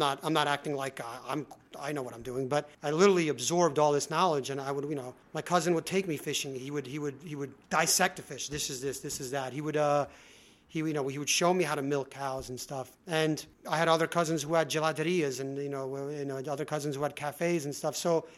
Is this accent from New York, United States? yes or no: yes; Manhattan, New York, United States; as proud as I am about my Italian roots and background and everything, growing up in Manhattan, I was really lucky and blessed